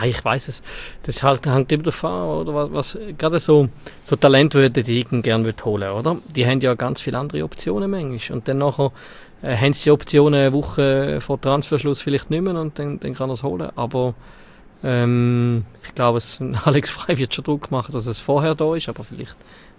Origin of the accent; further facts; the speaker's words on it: Valais, Switzerland; Gut als Walliser.